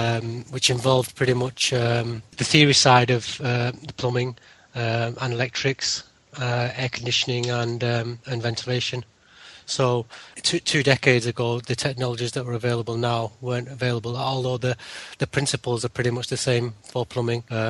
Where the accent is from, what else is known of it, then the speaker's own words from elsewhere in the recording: Nottingham, East Midlands, United Kingdom; I'm from Nottingham